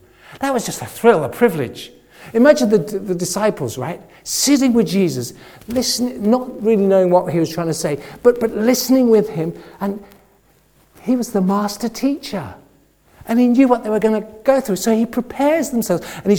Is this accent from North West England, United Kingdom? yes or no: no; Oxford, South East England, United Kingdom; A few weeks ago, I was in Oxford, my hometown.